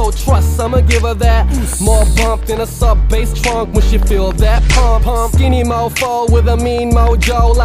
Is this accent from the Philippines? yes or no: yes; Philippines; I'm Filipino, spitting hot like jalapenos.